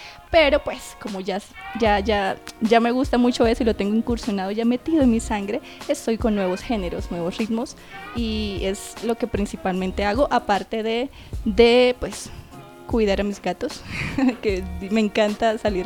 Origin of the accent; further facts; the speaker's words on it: Mompox, Bolívar, Colombia; born there; Yo nací en Mompox, Bolívar.